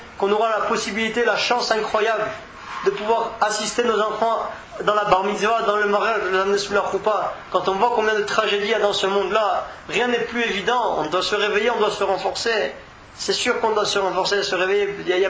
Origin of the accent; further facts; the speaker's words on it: Paris, Île-de-France, France; Je sais pas, vous devez venir de Paris souvent, je viens de Paris, les gars.